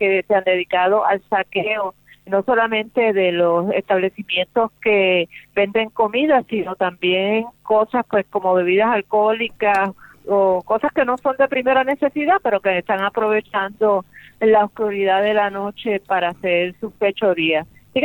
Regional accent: Puerto Rico; como nosotros somos colonia de los Estados Unidos

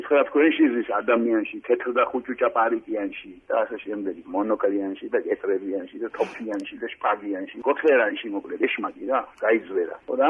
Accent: Batumi, Adjara, Georgia; ჩემი ქალაქია ბათუმი ანუ მე ვარ ბათუმი ბათუმელი ვარ

